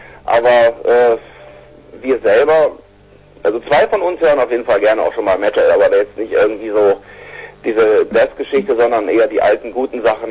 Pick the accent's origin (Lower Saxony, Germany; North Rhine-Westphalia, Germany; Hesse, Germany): North Rhine-Westphalia, Germany; Krefeld; Wir sind aus Krefeld, ganz genau.